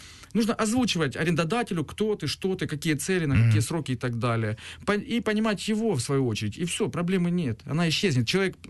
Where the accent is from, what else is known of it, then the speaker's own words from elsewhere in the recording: Ukraine; Я украинец, я в Украине.